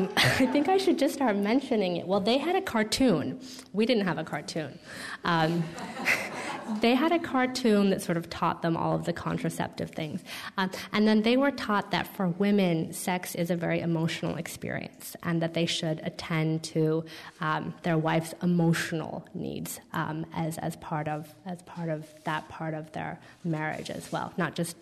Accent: United States; moved away; well, I grew up in America and now I'm here.

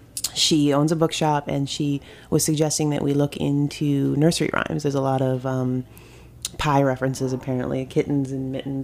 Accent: South Dakota, United States; Oh, well, we grew up in South Dakota, in the northeastern part of the state where it's very desolate

